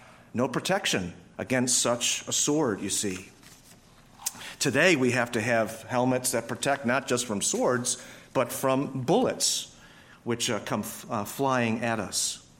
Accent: Grand Island, New York, United States; When I was growing up in Grand Island, New York, every August was the time when the boys on the island gathered together for junior football.

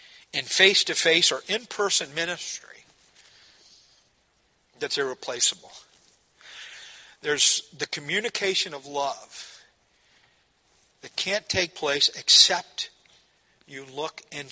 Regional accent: the South, United States; I'm from the South, and people used to just drop by. I don't think you ever dropped by up here, but we did down there.

